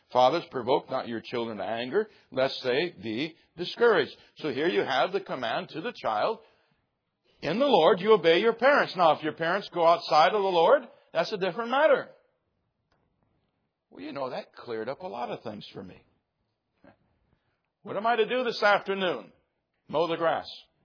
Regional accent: Michigan, United States; Let my name go forward to be a pastor in what would be my hometown in Michigan.

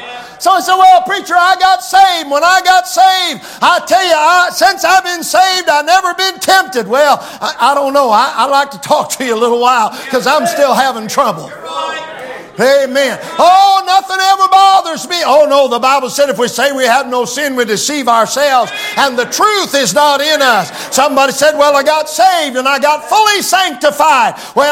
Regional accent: Michigan, United States; I grew up in the Methodist church, Layton United Methodist Church up between Middleville and Wayland, Michigan. And I grew up there

